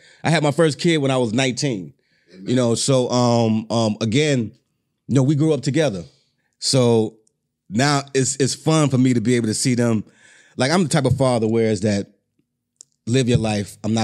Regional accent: Chicago, Illinois, United States; Look, because you gotta remember, man, I'm from Chicago.

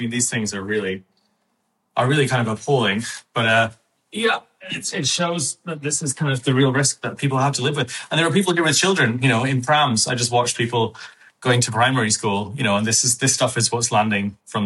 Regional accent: Ireland; as an Irish person

